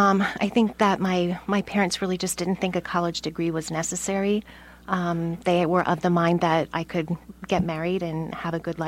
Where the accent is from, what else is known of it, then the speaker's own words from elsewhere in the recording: Harrisburg, Pennsylvania, United States; I grew up in the Harrisburg, Pennsylvania area. So my first home, actually, my grandfather had a farm outside of Harrisburg, and my very first home was a trailer on his farm.